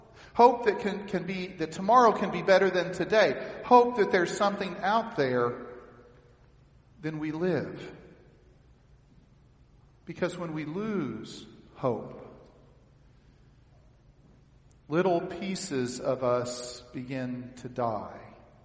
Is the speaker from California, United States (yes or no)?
no; Texas, United States; Now see, I'm from Texas. And so the idea of securing borders has special meaning to me.